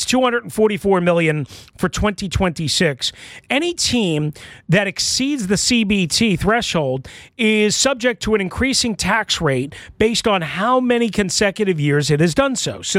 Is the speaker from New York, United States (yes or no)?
yes; Long Island, New York, United States; When I grew up on Long Island, now this is way back when, my mother was a paranoid maniac.